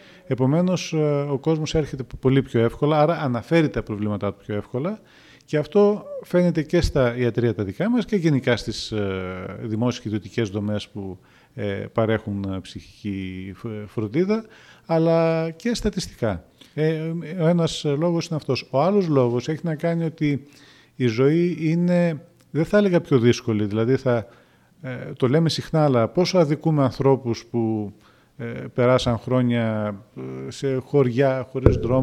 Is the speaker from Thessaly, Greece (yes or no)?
yes; Trikala, Thessaly, Greece; εγώ που κατάγομαι και από τα Τρίκαλα που ζω εκεί